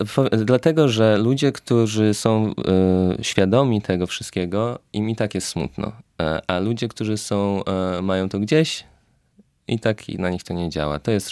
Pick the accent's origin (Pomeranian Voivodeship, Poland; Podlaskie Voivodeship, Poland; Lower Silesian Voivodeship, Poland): Lower Silesian Voivodeship, Poland; Brzeg Dolny; also born or lived in Wrocław; ja jestem na przykład z Wrocławia, jestem z brzegu dolnego pod Wrocławiem, ale we Wrocławiu też spędziłem dużo czasu